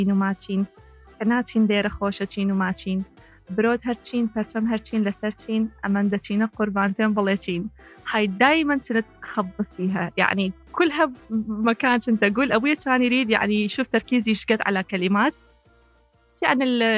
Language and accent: Arabic; Kirkuk Governorate, Iraq; في محافظة كركوك من العراق أنا كردية